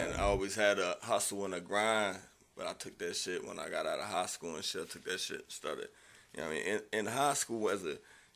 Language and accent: English; Baltimore, Maryland, United States; Born and raised in Baltimore, though.